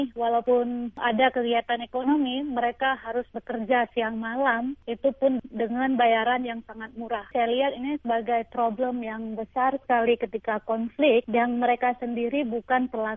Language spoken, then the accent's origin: Indonesian; Aceh, Indonesia; Saya sebagai orang Aceh sendiri mencoba melihat bagaimana perempuan-perempuan Aceh